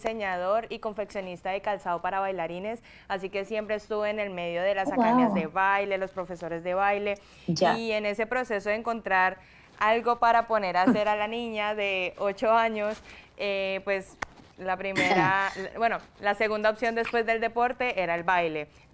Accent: Cali, Valle del Cauca, Colombia; Sí, soy caleña.

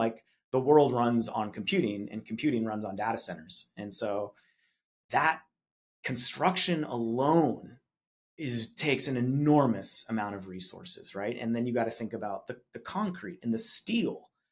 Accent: Arizona, United States; I'm from Arizona. Land is cheap in Arizona.

